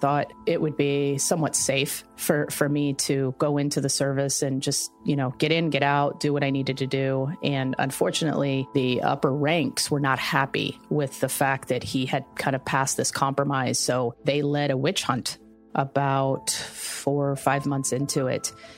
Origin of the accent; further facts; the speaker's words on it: Tampa, Florida, United States; I lived in a couple different countries, several states. I call Tampa home because I went to high school here.